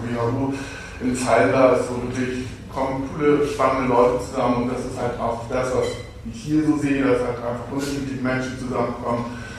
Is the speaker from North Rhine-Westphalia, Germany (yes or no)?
no; Hamburg, Germany; born there; Wie gesagt, gebürtig aus Hamburg.